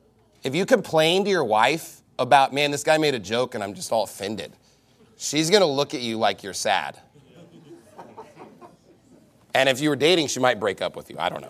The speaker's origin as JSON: {"language": "English", "region": "the South", "country": "United States", "said": "And look, I'm from the South."}